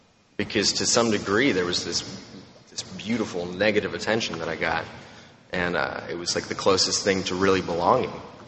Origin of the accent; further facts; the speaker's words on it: Romania; But I'm from Romania, which is not a very nice place. Romania. See, she didn't even know my country.